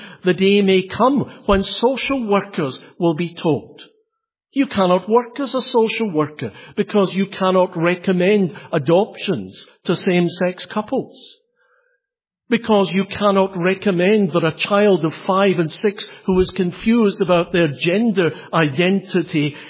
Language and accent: English; Scotland, United Kingdom; Now, as a Scot whose team will be represented in the World Cup, I'm rather glad that he'll not be playing against us.